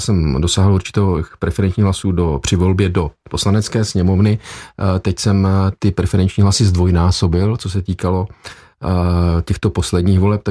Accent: Plzeň, Plzeň Region, Czechia; Já jsem Plzeňák, jako ostatně většina lidí. Zde vidíte i ten přízvuk. Narodil jsem se na Slovanech a celý život jsem strávil v Plzni.

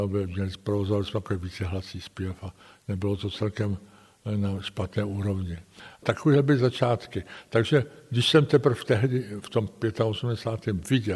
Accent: Ostrava, Moravian-Silesian Region, Czechia; also born or lived in Prague; Já myslím, že Ostravák jsem. Sice jsem se narodil jinde v Praze, protože otec po studiích zůstal v Praze. Otec byl Ostravák samozřejmě.

